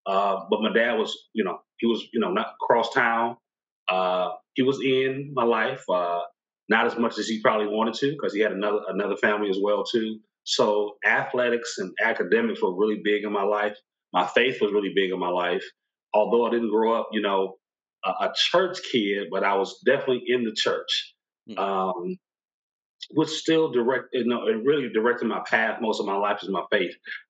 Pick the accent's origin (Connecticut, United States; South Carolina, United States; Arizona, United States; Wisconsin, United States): Wisconsin, United States; Milwaukee; also born or lived in St. Louis; So I'm from Milwaukee. Grew up here. Born in St. Louis, but grew up here. Educated in a mixture of black public schools and white public schools.